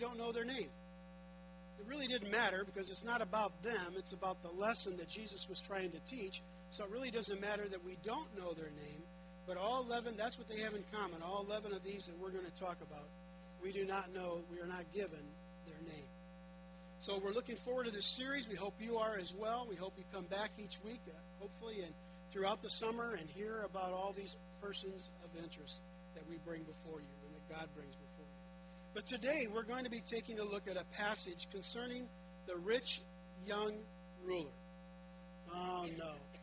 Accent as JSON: {"language": "English", "country": "United States", "tie": "born there", "said": "But I was born here in the United States of America, and that is a blessing."}